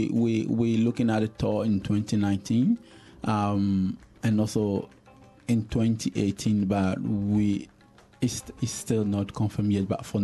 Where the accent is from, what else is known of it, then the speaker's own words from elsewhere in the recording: Ghana; we growing up in Ghana, music and dance are part of everyday life.